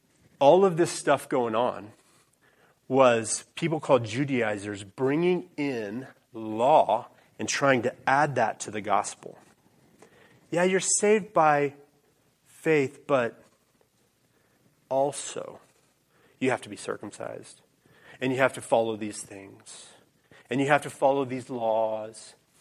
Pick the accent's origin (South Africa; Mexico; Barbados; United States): Mexico; so in Mexico, I grew up in Mexico on the mission field.